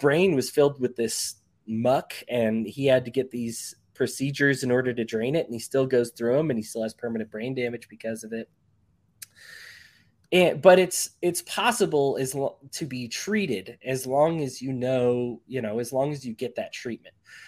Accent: San Diego, California, United States; So I grew up idolizing Junior Seau growing up in San Diego.

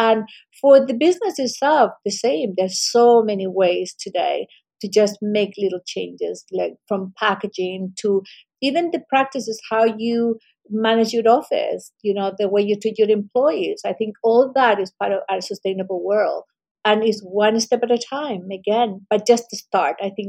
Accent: Chile; English is a second language; I come from Chile, we have an incredible ocean all along the country.

